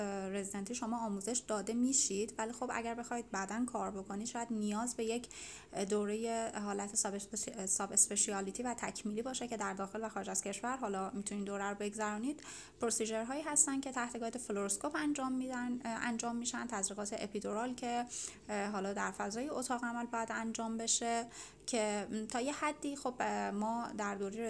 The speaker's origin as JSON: {"language": "Persian", "town": "Shiraz", "region": "Fars", "country": "Iran", "tie": "born or raised there", "said": "خیلی دوست داشتم که برگردم شهر خودم، به همین دلیل من شیراز رو به عنوان انتخاب اولم زدم."}